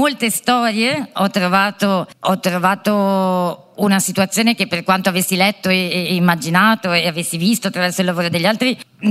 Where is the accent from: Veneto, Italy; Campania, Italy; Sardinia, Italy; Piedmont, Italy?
Veneto, Italy; Verona; nel centro storico di Verona, che è la mia città d'origine, che è una città conosciuta per essere particolarmente conservatrice, con una mentalità piuttosto di destra, con una fortissima presenza del mondo cattolico